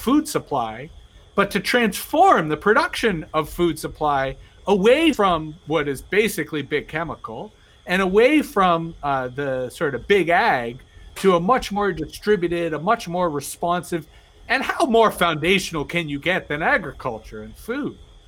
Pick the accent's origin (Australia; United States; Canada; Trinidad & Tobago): Canada; And obviously, as a Canadian, I should know this